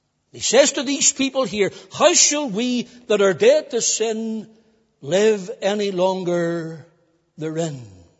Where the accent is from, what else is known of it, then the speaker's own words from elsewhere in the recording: Cookstown, Northern Ireland, United Kingdom; When I was a young Christian, Growing up in the Cookstown Church, I used to sit beside this elderly couple.